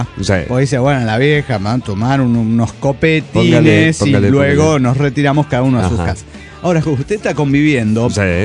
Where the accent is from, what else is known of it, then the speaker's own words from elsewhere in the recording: Santa Fe, Argentina; de Santa Fe, Argentina.